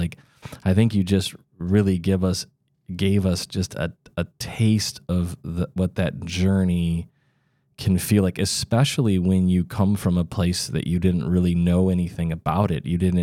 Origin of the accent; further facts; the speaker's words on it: Midwest, United States; I'm from the Midwest.